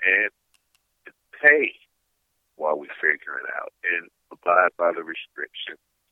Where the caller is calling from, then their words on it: Los Angeles, California, United States; Yeah, I'm in L.A. Los Angeles.